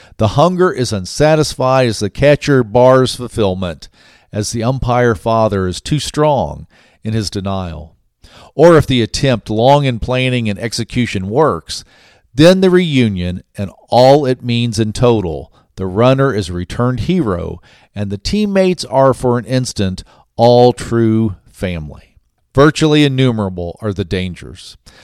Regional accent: Ohio, United States; And I grew up in Ohio. I'm a big Cincinnati Reds fan.

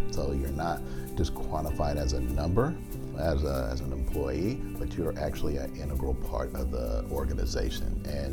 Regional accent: Chicago, Illinois, United States; Yeah, well, born and raised in the Midwest, pretty much spent most of my life in Chicago.

